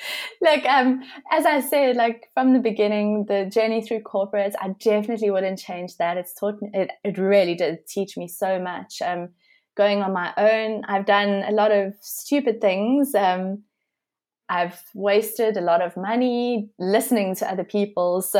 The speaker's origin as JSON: {"language": "English", "country": "South Africa", "said": "as a South African wedding photographer"}